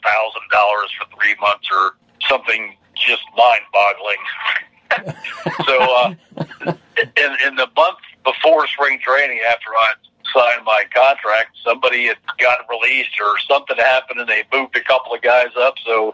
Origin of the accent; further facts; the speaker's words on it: Miami, Florida, United States; and I grew up in Miami, so I was fortunate enough to meet Chick